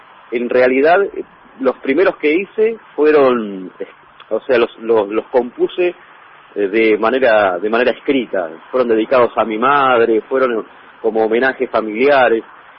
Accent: San Vicente, Buenos Aires Province, Argentina; En el 81, nací en Capital Federal, vivo en San Vicente desde muy chiquito. Es el pueblo que siento como mío, donde están mis afectos, mis familiares, mis amistades. Pero sí, tengo 39 años

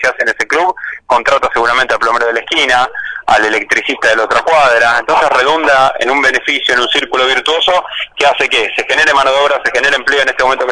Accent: Argentina

